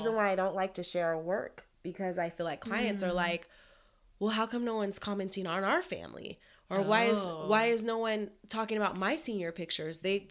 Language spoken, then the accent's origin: English; Seattle, Washington, United States; I'm from Seattle, I'm a photographer